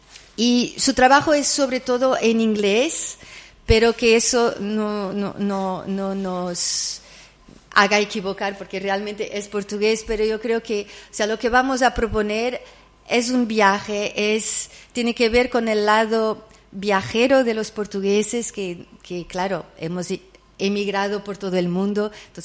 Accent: Austria; first language German; Spanish is a second language; yo crecí hablando alemán en Austria

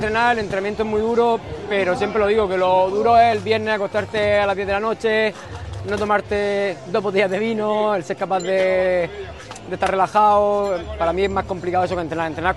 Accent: Pozo Estrecho, Region of Murcia, Spain; a mí la verdad que no soy de Cartagena, soy de Pozo Estrecho, pero vamos, me siento como un cartagenero más. Trabajo aquí, tengo un centro de entrenamiento

